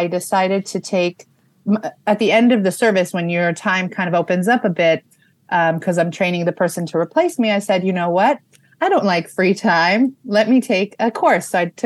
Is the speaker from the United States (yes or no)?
no; Israel; English is a second language; I grew up in Israel, so that channel really wasn't available to me.